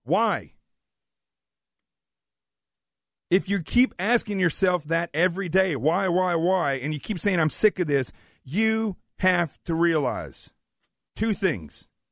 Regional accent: Yellville, Arkansas, United States; then up to Yellville, where I grew up in the Ozarks

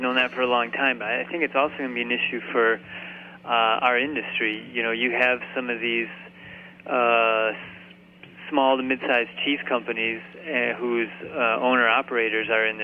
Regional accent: United States; You know, just as an American, you want to go do something new.

